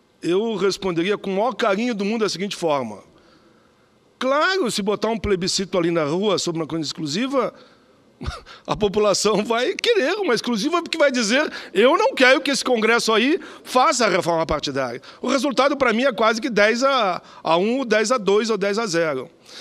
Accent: Canoas, Rio Grande do Sul, Brazil; Então, quero fazer um apelo na minha cidade, em Canoas

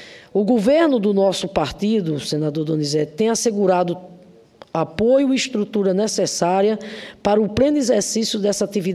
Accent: Rio Grande do Norte, Brazil; lá no meu estado, Rio Grande do Norte.

